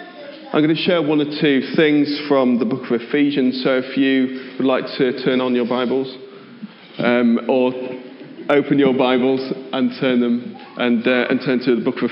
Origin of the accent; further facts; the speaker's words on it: Lincoln, East Midlands, United Kingdom; I was born and raised in Lincoln. I've tried to escape Lincoln a number of times by going to university and finding jobs and things like that.